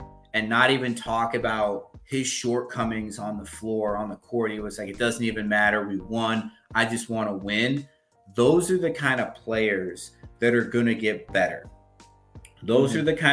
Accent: Utah, United States; And you and I we're from Utah, so we're Jazz fans by default.

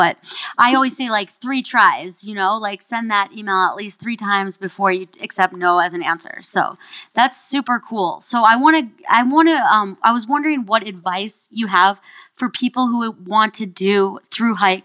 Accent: Minnesota, United States; I'm from Minnesota, and I grew up eating meat and potatoes, you know?

